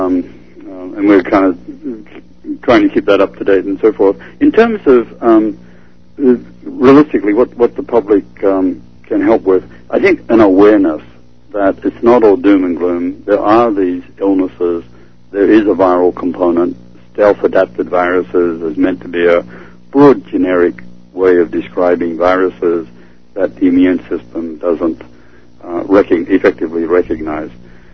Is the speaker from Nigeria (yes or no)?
no; Australia; if something growing up in Australia did for me